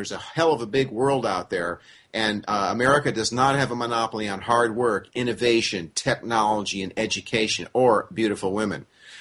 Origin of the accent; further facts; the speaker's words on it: United States; And as I like to gloat, I'm an American who actually knows world history and geography.